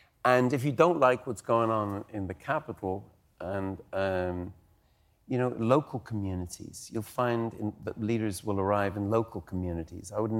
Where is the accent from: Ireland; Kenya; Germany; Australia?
Ireland; we're Irish people